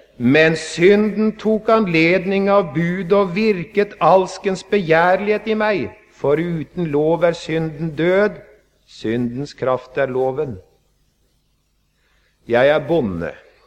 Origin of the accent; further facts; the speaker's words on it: Vestfold, Norway; Det hendte hjemme i Vestfold.